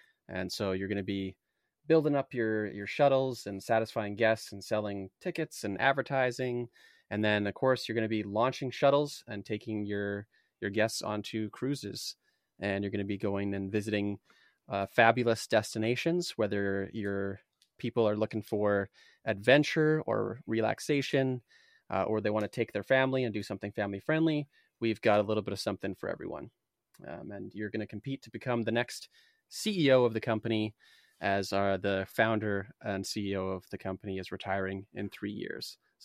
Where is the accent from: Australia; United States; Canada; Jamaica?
Canada; Winnipeg, Manitoba; I'm a Canadian. So I'm from Winnipeg in Canada.